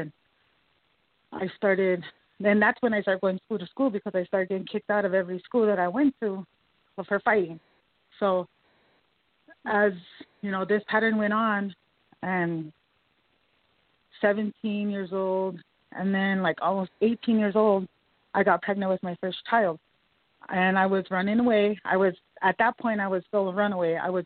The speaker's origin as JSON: {"language": "English", "region": "South Dakota", "country": "United States", "said": "My birth date is 5/6/81. I'm from the Cheyenne River Sioux Reservation."}